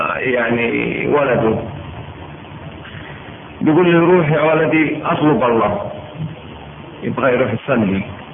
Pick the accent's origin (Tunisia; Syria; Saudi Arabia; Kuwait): Saudi Arabia; Mecca, Makkah Province; انا ولد مكة وما حجيت، انا ولد مكة وما صمت